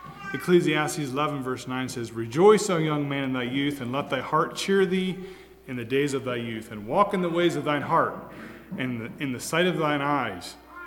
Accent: Maryland, United States; And I grew up in Maryland, so I got my driver's license the day I turned 16. You could do that there. Of course, we had a small farm.

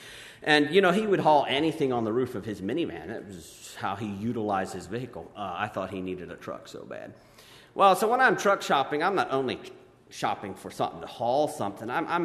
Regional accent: Kentucky, United States; okay, so where are you from? Just to make small talk, I said, Kentucky.

